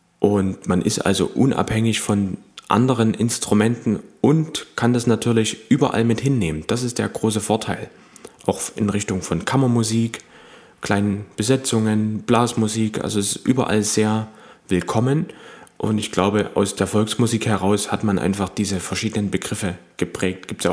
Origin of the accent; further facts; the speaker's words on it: Lichtenstein, Saxony, Germany; Ich stamme aus Liechtenstein, das ist Westsachsen, zwischen Zwickau und Chemnitz und war im Landkreis Zwickau auf der Musikschule.